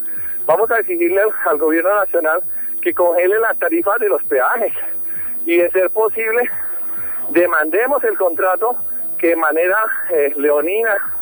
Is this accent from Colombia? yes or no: yes; Llanos Orientales, Colombia; un pueblo trabajador y honrado como lo somos los llaneros.